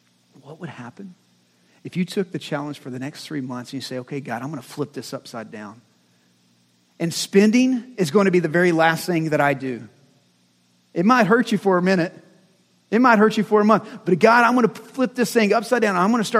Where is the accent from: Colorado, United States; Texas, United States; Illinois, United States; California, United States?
Texas, United States; So it's like this. I'm from West Texas. And we used to dare people.